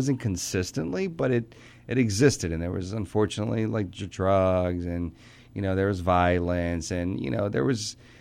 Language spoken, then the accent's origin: English; Arkansas, United States; Where I grew up in Arkansas is small. There was 7,000 people in that community.